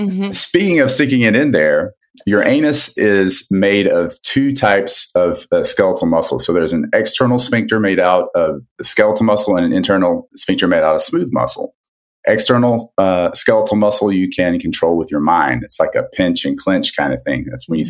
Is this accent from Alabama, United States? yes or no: no; San Diego, California, United States; I am a gastroenterologist from San Diego, California.